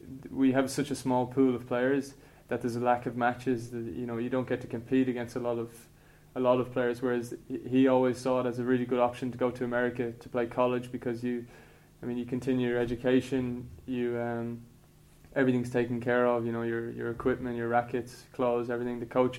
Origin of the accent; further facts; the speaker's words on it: Swords, Leinster, Ireland; Well, I'm from Swords. I started when I was about 7 years old.